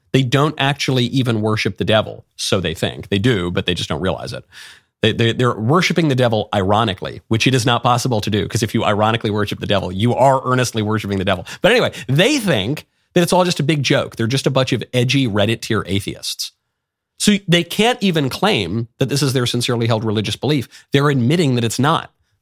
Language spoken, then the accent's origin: English; New York, United States; I grew up in New York. Virtually all of my friends were Jewish.